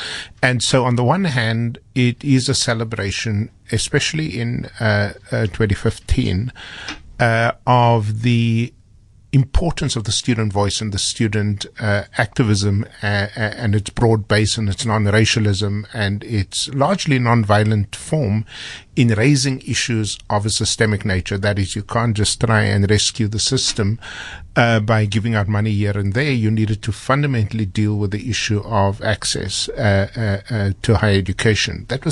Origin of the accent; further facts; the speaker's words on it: South Africa; Let me tell you something. I am jealous as a South African about what kids learn there